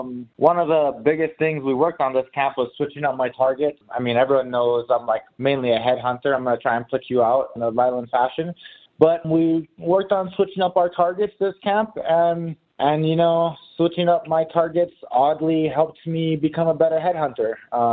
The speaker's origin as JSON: {"language": "English", "town": "Wailua", "region": "Hawaii", "country": "United States", "tie": "born or raised there", "lives_now": "Las Vegas, United States", "said": "Yeah, I was born and raised in Wailua, Hawaii. Went to Kuku High School."}